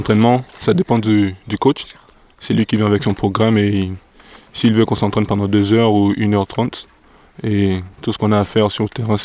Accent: Republic of the Congo; je viens du Congo, j'ai 24 ans

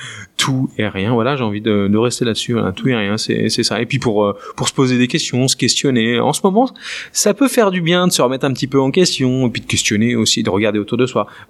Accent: Italy; accent: Mediterranean, Italian; avec mon magnifique accent méditerranéen et italien.

